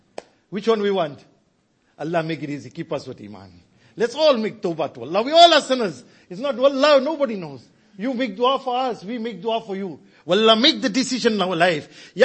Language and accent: English; Rudrapur, Uttarakhand, India; I came from a town where I grew up in Rudrapur.